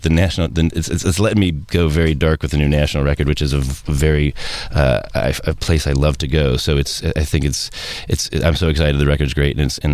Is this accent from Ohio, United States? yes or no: yes; Cincinnati, Ohio, United States; I come from Cincinnati, half of my family at least